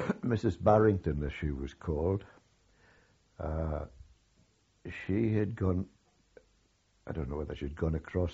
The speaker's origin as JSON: {"language": "English", "region": "North East England", "country": "United Kingdom", "said": "I'm a Northumbrian, I was born in Northumberland. My father came from Durham. My mother came from Durham."}